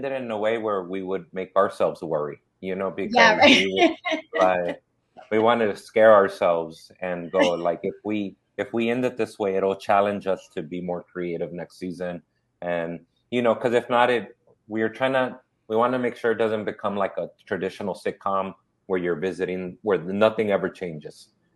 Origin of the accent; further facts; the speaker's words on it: Inglewood, California, United States; Even from a kid, like growing up in Inglewood and South Central, we would catch the bus or my tío would drive us out to like Echo Park and we used to go eat.